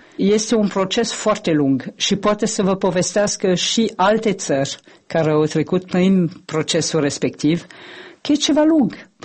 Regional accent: France; Romanian is a second language; now in Moldova; eu sunt franțuzoaică.

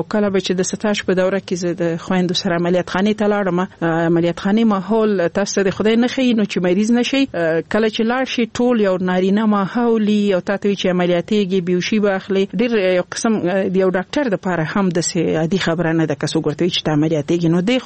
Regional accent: Laghman, Afghanistan; also born or lived in Nangarhar; زه خپل د لغمان ولایت يم

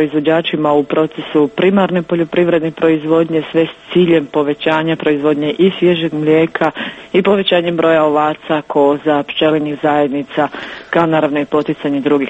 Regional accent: Livno, Federation of Bosnia and Herzegovina, Bosnia & Herzegovina; zašto baš ta tvornica kod nas u Livnu gradi taj pogon i tako dalje, ako nisu Livnjaci. Dakle, onako, mi smo sumnjičavi u svemu.

